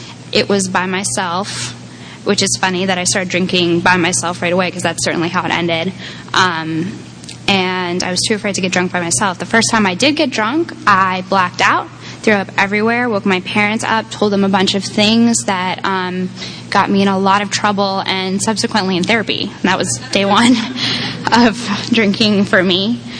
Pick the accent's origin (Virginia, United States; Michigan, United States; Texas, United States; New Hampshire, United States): New Hampshire, United States; I was born in New Hampshire. I grew up in a bedroom community in a big house.